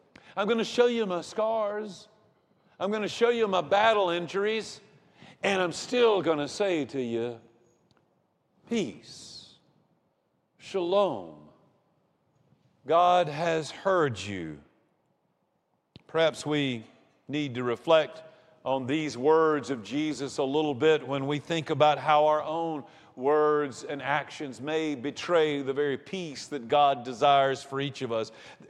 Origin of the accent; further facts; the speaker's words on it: Georgia, United States; also born or lived in Rome, Georgia; I heard it when I grew up in Putnam County, Georgia. I heard it when I moved away to college in Rome, Georgia.